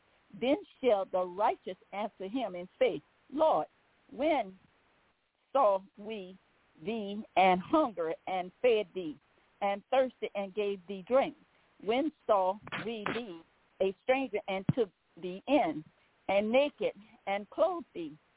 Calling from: Baton Rouge, Louisiana, United States; I'm calling from Baton Rouge, Louisiana.

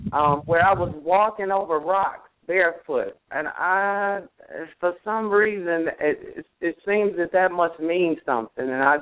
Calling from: Houston, Texas, United States; I'm calling from Houston, Texas.

